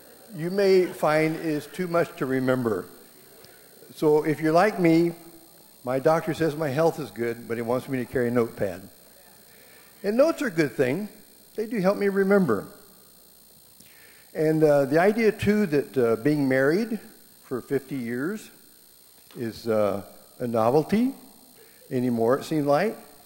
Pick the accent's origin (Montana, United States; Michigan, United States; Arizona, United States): Arizona, United States; Phoenix; We're from Phoenix, Arizona, and it's still nice here.